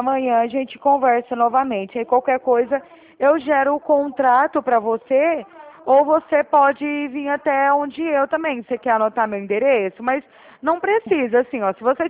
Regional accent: Araraquara, São Paulo, Brazil; Ah, no caso, eu sou aqui de Araraquara, né?

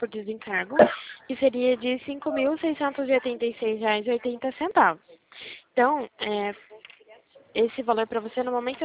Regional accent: Limeira, São Paulo, Brazil; O DDD meu é 19, porque eu sou de Limeira, São Paulo

